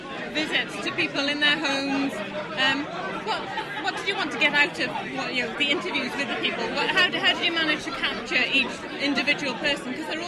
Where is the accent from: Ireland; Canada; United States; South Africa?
Ireland; Cobh, Munster; I mean, I'm from Cove, so there's a few down in Cove now I would have seen when I was growing up.